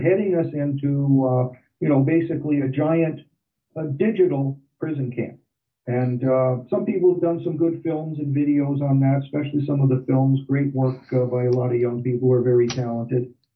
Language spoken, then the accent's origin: English; Canada; Well, I'm slow. I'm from Canada, eh?